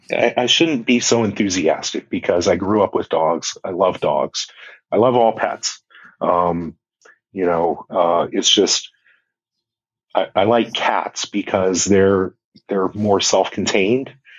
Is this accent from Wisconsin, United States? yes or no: no; Hawaii, United States; Like, so I'm from Hawaii, so you would think I would like the warm